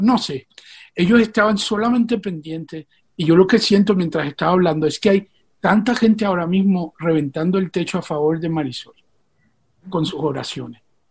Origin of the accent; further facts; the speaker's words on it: Puerto Rico; also born or lived in Venezuela; Nací en Venezuela, pero me crié en Puerto Rico.